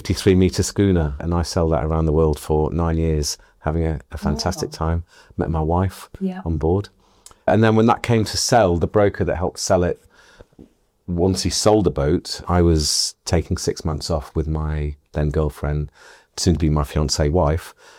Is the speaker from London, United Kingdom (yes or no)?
no; Southport, North West England, United Kingdom; I grew up in Southport, which is a seaside town in the northwest, home of the 24-hour yacht race.